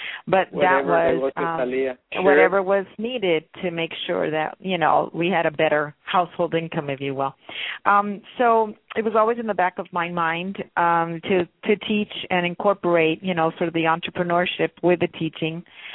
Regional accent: Eagle Pass, Texas, United States; first language Spanish; English is a second language; No, I grew up in Eagle Pass. Everybody mistakes us for El Paso, but no, it's Eagle Pass.

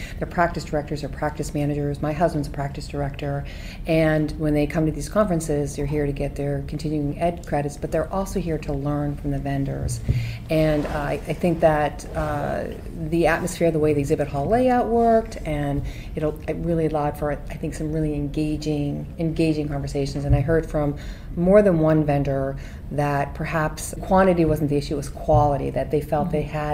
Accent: Boston, Massachusetts, United States; You know, I grew up in Boston.

